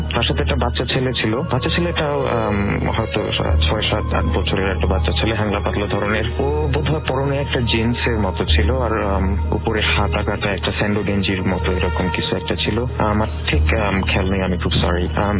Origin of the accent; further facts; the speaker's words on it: Narayanganj, Dhaka Division, Bangladesh; আগে নারায়ণগঞ্জে থাকতাম আমি, নারায়ণগঞ্জেই জন্ম বড় হয়েছি, হাই স্কুল কলেজ সেখানেই।